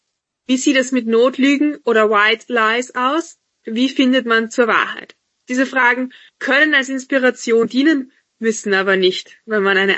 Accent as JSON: {"language": "German", "country": "Austria", "said": "Wir kommen ja alle aus Österreich."}